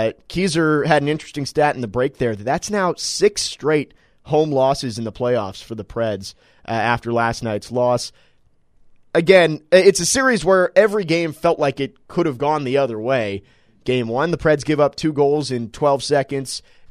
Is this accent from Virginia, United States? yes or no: yes; Virginia, United States; Now, I'm from Northern Virginia, okay. So that was my only hometown team.